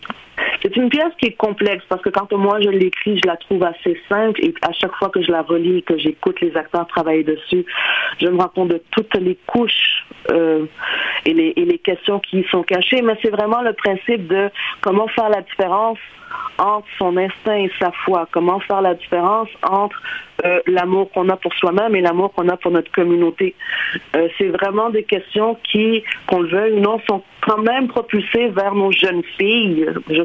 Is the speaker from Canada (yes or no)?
yes; Quebec, Canada; J'ai grandi dans le Québec des années 90